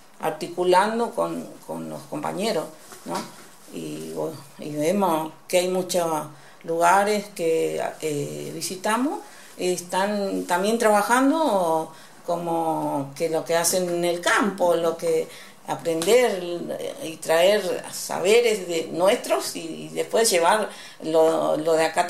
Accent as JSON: {"language": "Spanish", "region": "Buenos Aires Province", "country": "Argentina", "said": "también traigo cosas para contarle de allá, de nuestra provincia, de Buenos Aires."}